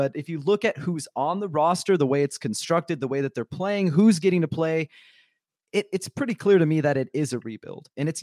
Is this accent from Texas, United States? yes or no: yes; San Antonio, Texas, United States; Yeah, so I was born and raised in San Antonio, was a Spurs fan my whole life